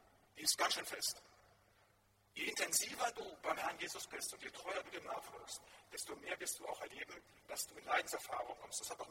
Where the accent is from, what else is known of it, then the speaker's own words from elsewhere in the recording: North Rhine-Westphalia, Germany; Da, wo ich herkomme, aus dem Siegerland